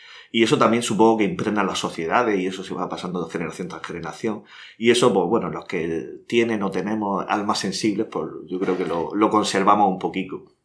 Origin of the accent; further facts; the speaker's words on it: Cartagena, Region of Murcia, Spain; yo no soy de Murcia, soy de Cartagena.